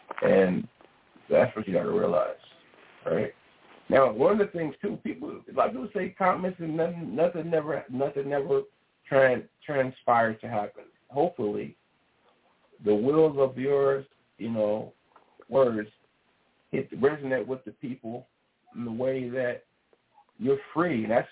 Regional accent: Richmond, California, United States; I'm from Richmond, California, originally. I'm from Richmond, California.

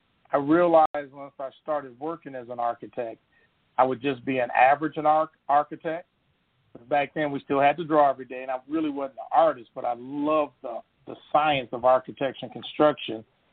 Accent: Chicago, Illinois, United States; Growing up in Chicago, I'm a baby boomer. I'm 62 years old.

